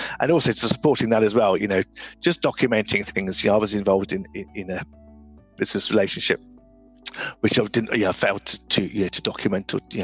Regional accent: England, United Kingdom; born there; I'm lucky that I was born in England as opposed to other parts of the world

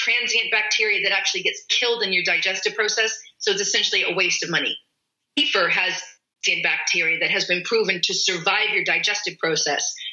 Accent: United States; So first of all, so I say kefir, sorry, because I'm American.

